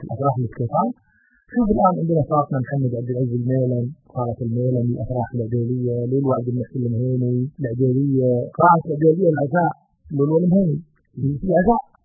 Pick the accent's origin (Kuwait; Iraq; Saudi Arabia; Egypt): Kuwait; احنا عندنا بالكويت في فترة الثمانينيات